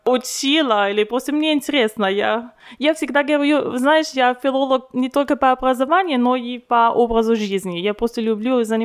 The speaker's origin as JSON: {"language": "Russian", "town": "Innsbruck", "region": "Tyrol", "country": "Austria", "second_language": "Russian", "said": "когда я училась в школе здесь в Инсбурге, я сама из Инсбурга"}